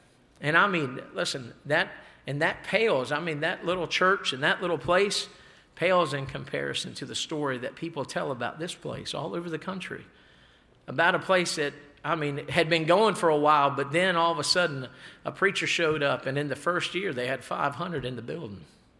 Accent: Maryland, United States; I'm not from Delaware. I'm from Maryland, but my wife is from Delaware.

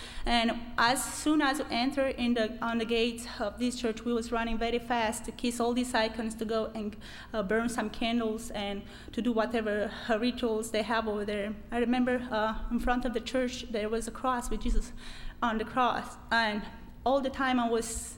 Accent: Romania; moved away as an adult; now in United States; As you may have heard already, I am from Romania. And I came here to America 5 months ago.

